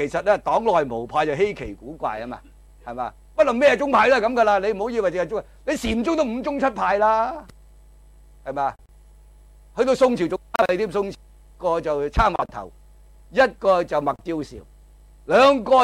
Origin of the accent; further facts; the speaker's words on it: China; 我哋中國人講得好啊